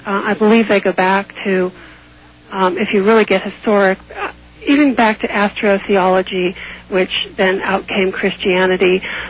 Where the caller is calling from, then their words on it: Pittsburgh, Pennsylvania, United States; Hi, I'm fine. I'm calling from Pittsburgh.